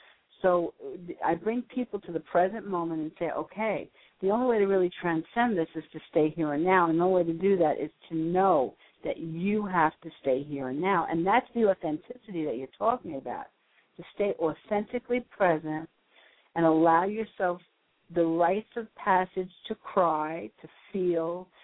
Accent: New York, United States; I want to be in New York in my hometown, doing what I am, being what I am.

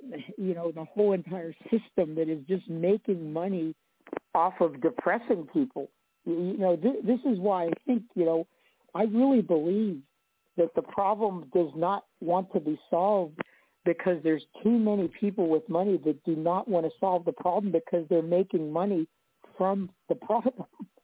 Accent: Ecuador; You know, I'm from Ecuador, and, you know, we take care of our families

